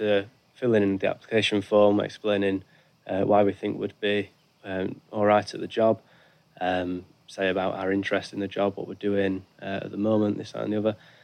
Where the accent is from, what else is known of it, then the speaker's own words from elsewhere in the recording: Sheffield, Yorkshire and the Humber, United Kingdom; from Sheffield, north of England. And, I'm just out here for the summer to work as a guide for the Wargrave Foundation.